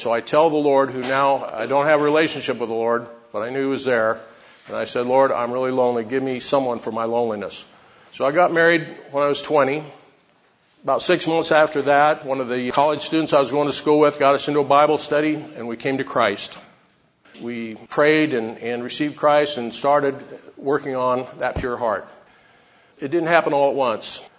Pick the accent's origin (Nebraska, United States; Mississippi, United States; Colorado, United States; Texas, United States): Nebraska, United States; Lincoln; I'm from Lincoln, Nebraska